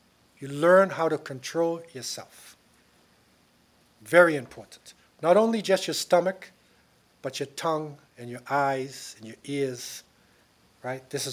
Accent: United States; born there; because I was born in America, right?

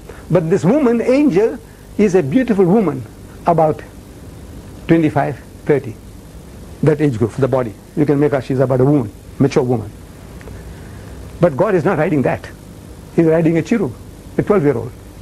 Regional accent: India; born there; I've seen it as a young boy in India. I was born in India.

